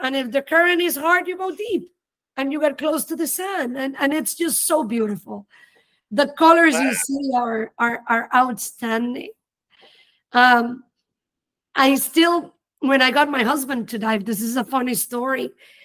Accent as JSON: {"language": "English", "country": "Panama", "tie": "born or raised there", "also_born_or_lived": "Houston, United States / New Orleans, United States", "moved": "yes", "lives_now": "Miami, United States", "said": "We are a family of mutts. So I was born in Houston, grew up in Panama. My soul is in New Orleans and I live in Miami."}